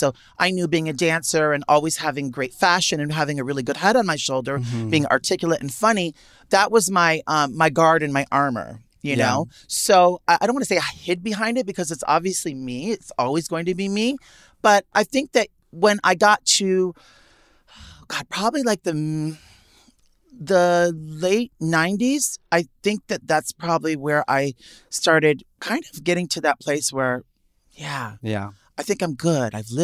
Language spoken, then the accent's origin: English; Manhattan, New York, United States; Even growing up in Manhattan and, mm-hmm, and experience.